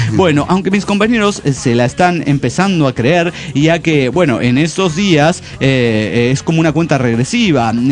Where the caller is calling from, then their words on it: Guadalajara, Jalisco, Mexico; de Guadalajara